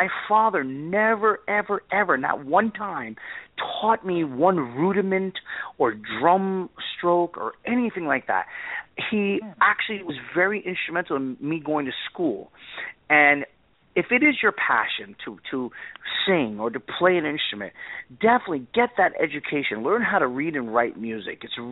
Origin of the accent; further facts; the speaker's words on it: Bronx, New York, United States; my dad was born and raised in New York, and I'm a Bronx boy.